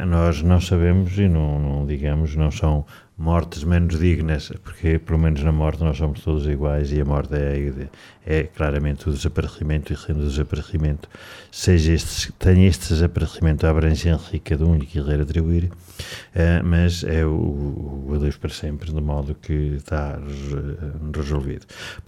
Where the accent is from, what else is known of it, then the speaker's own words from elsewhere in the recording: Centro, Portugal; Se eu estivesse na minha aldeia, ali na zona do Caramulo